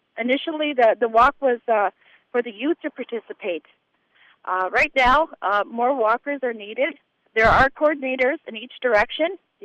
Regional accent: Ontario, Canada; now in Thunder Bay, Canada; Me, I live in Thunder Bay, but I'm from Lake Nipigon. It's right north of Thunder Bay. Mm-hmm. It's actually called another Great Lake, the Sixth Great Lake. That's my hometown, my home area.

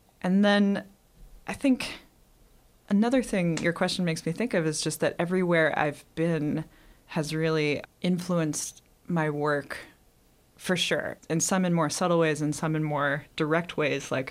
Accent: New York, United States; So I grew up in New York State, and then I ended up going to Cornell for undergrad

